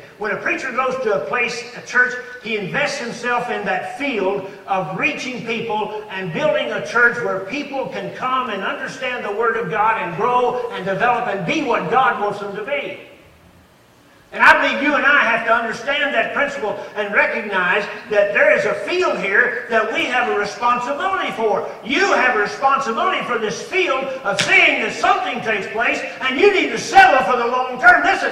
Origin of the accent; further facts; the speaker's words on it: Texas, United States; also born or lived in Louisiana; See, I grew up in Texas, and we had what they call shinry brush or mesquite bushes.